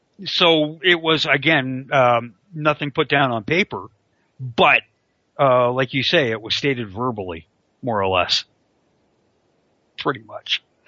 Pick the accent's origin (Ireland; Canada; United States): Canada; Well, as a Canadian, I haven't really had to worry about it too much because of, you know, healthcare.